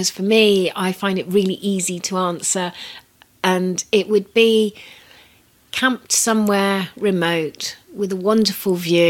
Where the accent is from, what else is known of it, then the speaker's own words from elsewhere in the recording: United Kingdom; because after all, I'm very British in that way